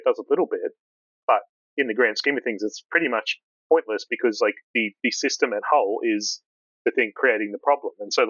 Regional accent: Tauranga, Bay of Plenty, New Zealand; Yeah, so you know, I'm Maori. I'm from Ngaitarangi, which is where the game like sort of takes place in Tauranga, which is you know, within that tribal boundary.

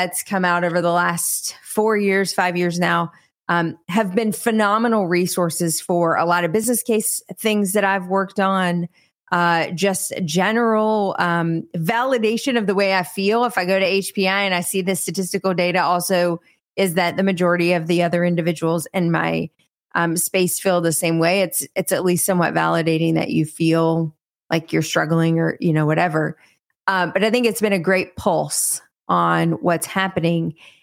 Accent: United States; I would put it to the analogy of I'm an American first

